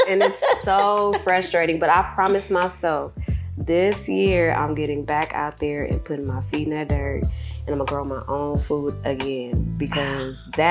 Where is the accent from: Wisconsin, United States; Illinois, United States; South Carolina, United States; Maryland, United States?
Illinois, United States; Peoria; now in Georgia, United States; Peoria, Illinois. Okay. Shout out P-Town. Yeah. So I moved here to Georgia in 07.